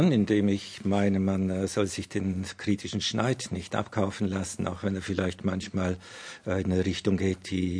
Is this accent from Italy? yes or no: no; Switzerland; Ich bin auch Schweizer